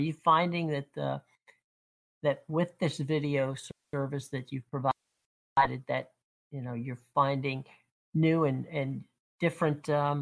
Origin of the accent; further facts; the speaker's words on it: Pittsburgh, Pennsylvania, United States; I grew up in the Pittsburgh area at the time when Mr. Rogers was just actually starting.